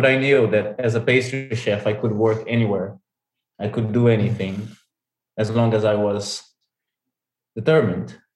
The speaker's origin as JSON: {"language": "English", "region": "London", "country": "United Kingdom", "said": "I came from London."}